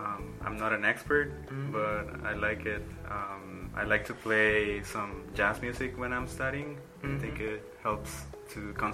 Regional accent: Costa Rica; I'm from Costa Rica.

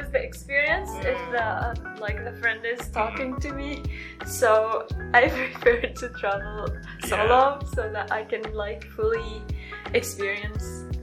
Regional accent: Syria; and I'm from Syria.

